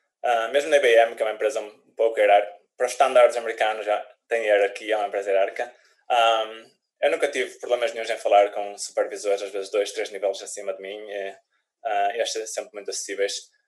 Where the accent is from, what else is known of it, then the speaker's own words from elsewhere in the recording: North, Portugal; accent: Northern Portuguese; Eu já estou aqui há 15 anos, como podem ver, ainda tenho o sotaque do Norte, como deve ser